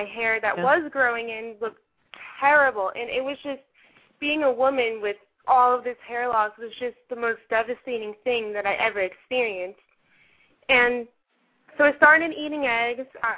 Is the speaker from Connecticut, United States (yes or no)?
no; Mahwah, New Jersey, United States; I'm from Mahwah, New Jersey.